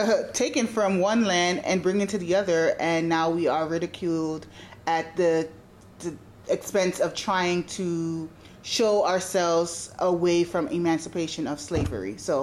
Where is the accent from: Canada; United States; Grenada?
Grenada; And, you know, I grew up in Grenada, so I saw a lot of the political mindset behind it